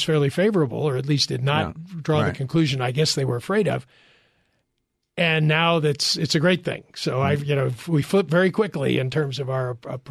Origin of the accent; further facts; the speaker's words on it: United States; But the other thing, as an American, I mean, I breathe a huge sigh of relief